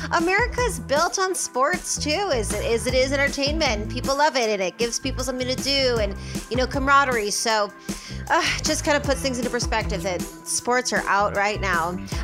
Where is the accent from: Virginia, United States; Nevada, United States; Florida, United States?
Nevada, United States; Las Vegas; I'm from Vegas, so I felt a little bit personally connected to what he was talking about.